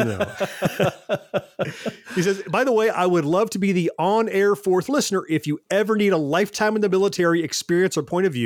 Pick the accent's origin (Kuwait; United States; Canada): United States; Tampa, Florida; also born or lived in Southern California; I grew up in Tampa, Florida, but I've spent most of my career, other than boot camp and trade schools, stationed in Southern California.